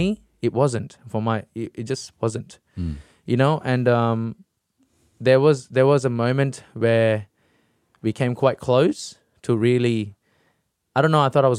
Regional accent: India; born there; So I was born in India.

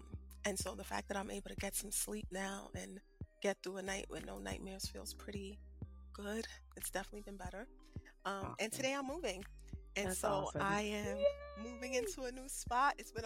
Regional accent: New York, United States; now in Atlanta, United States; I'm from New York and play spades all the time there. And I try playing spades down here, and like people real serious.

